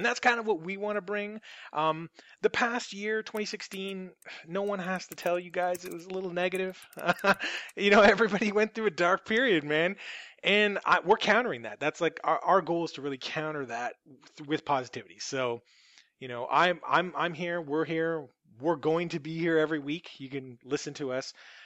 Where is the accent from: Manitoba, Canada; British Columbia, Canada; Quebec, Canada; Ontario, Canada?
Ontario, Canada; we're all from the Toronto area, so that's where I play.